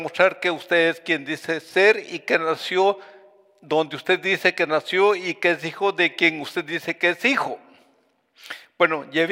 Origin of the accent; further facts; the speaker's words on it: Guatemala; born there; la guerrilla en Guatemala había ido al pueblo donde yo nací